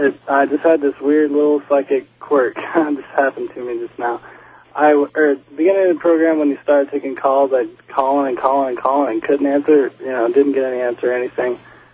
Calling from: Nashville, Tennessee, United States; I'm calling from Nashville.

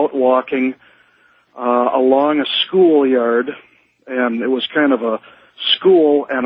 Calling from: Minnesota, United States; And I'm calling from Minnesota.

